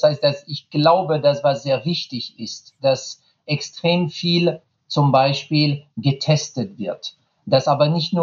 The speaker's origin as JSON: {"language": "German", "country": "France", "second_language": "German", "said": "tut mir leid als Franzose"}